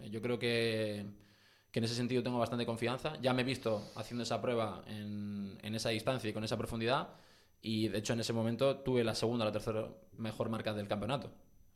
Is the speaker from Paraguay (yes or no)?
no; Fuerteventura, Canary Islands, Spain; fui al San José de Calasanz al colegio, al Santo Tomás de Aquino al instituto, y vivo aquí, mi familia vive aquí. Entonces, yo soy de Fuerteventura, aunque a algunos les pese